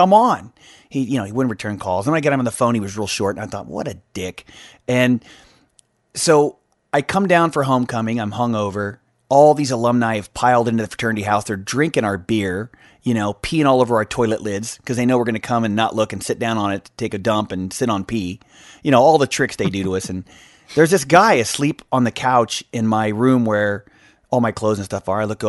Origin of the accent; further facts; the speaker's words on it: Kansas City, Missouri, United States; Then I started to hear the radio stations I grew up with in Kansas City, like KY102 and Q104